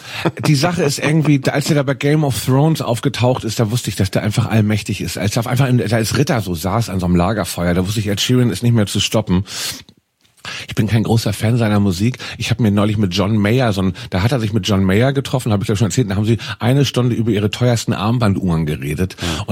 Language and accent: German; Hamburg, Germany; Bin ich ganz stolz auf meine Heimatstadt natürlich. Aber was ich gerade sehr traurig finde, ist das breite Clubsterben in Hamburg.